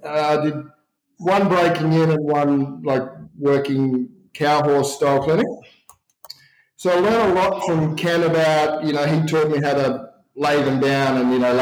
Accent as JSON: {"language": "English", "region": "Queensland", "country": "Australia", "tie": "born or raised there", "said": "I grew up in Queensland"}